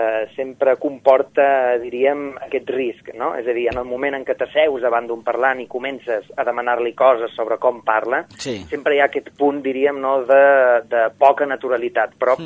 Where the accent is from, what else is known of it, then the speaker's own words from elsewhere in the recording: Ibiza, Balearic Islands, Spain; Jo som eivissenc, però mon pare és de Formentera.